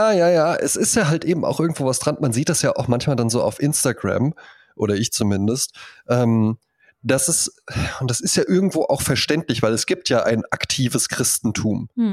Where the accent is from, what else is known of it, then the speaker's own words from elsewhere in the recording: Wetzlar, Hesse, Germany; Da war in Wetzlar, wo ich herkomme, da gibt es auch recht weit verbreitete freikristliche Gemeinden.